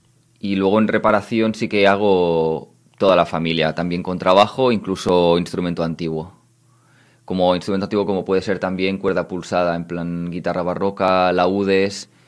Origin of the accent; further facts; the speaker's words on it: Catalonia, Spain; Mi pueblo está en la provincia de Lleida.